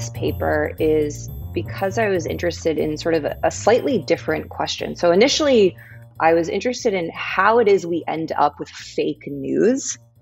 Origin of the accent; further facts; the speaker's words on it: Englewood, New Jersey, United States; also born or lived in Palo Alto; So I was born in Palo Alto. I lived there until I was 4 years old. And then my parents and I moved to northern New Jersey. And I grew up in Englewood, New Jersey.